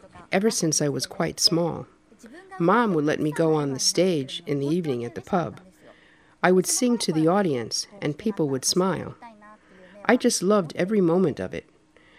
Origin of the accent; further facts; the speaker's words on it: Japan; apparently my parents' pub was the very first Philippine pub in Japan. Anyway, I was raised in Japan's first Philippine pub